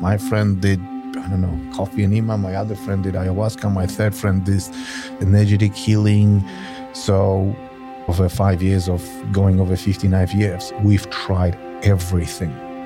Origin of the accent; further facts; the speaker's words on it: Poland; now in Australia; I come from Poland. I've been in Australia for 23 years now. And for 12 of these, I call myself a proud Australian.